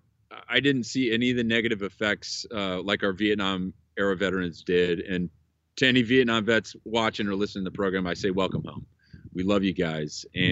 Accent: California, United States; more than most as a Californian

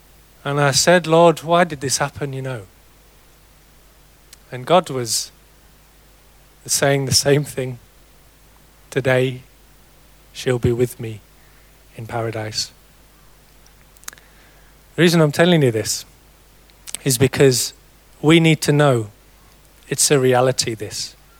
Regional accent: South East England, United Kingdom; we're from Kent, you might be able to tell.

